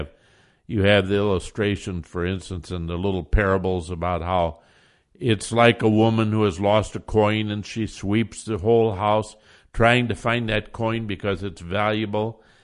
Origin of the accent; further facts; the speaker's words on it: Iowa, United States; Now, I grew up in Iowa, and every little town had its city dump